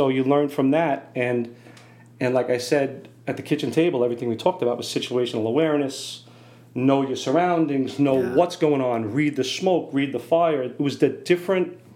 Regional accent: Mineola, New York, United States; Grew up out on Long Island, Mineola, small town, about 6 or 7 miles from the Queens border.

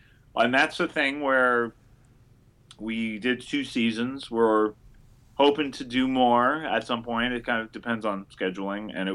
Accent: Berkeley, California, United States; because I was raised in Berkeley, California. The dream would be to do my undergrad at Berkeley, go to law school at Berkeley, you know.

